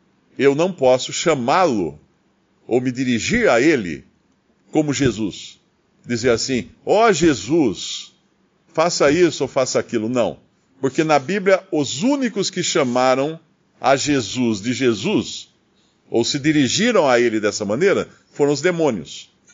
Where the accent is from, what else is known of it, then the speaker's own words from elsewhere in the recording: Brazil; porque eu sou brasileiro.